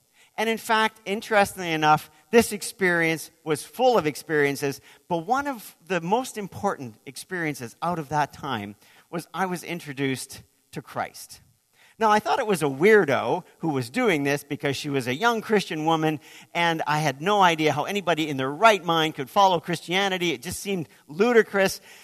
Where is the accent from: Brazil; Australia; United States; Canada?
Canada; Lloydminster, Saskatchewan; because I grew up in Canada's border city. Did you know there was a border city? Lloydminster, Saskatchewan